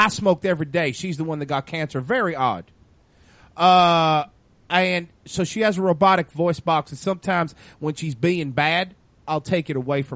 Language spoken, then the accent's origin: English; Biloxi, Mississippi, United States; I'm from Biloxi, Mississippi, not from Alabama.